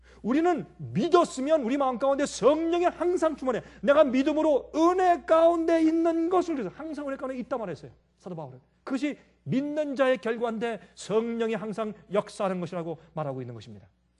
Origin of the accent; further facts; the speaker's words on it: Busan, South Korea; accent: Busan; 지금도 제가 하면 제가 부산말 잘합니다. 하면 잘합니다. 그때는 나가서 놀 때는 부산말하고 집에 들어와서 서울말하고 그랬으니까.